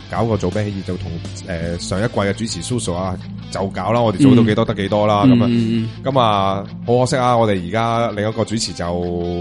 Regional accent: Tuen Mun, New Territories, Hong Kong; 即系我哋有屯门，我来自屯门啦，咁，我喺屯门真系都系咁嘅价钱。

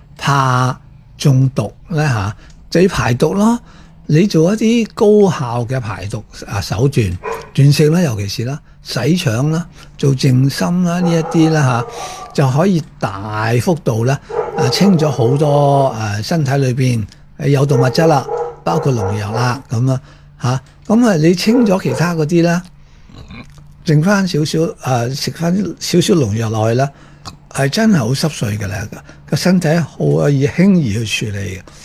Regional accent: Hong Kong; 我哋香港人呢係非常之点讲呢

